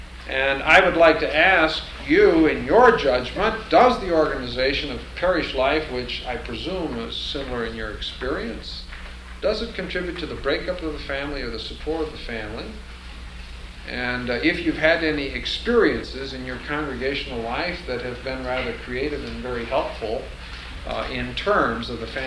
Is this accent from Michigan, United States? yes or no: yes; Michigan, United States; I grew up in Michigan in an American Lutheran church in which we did everything right.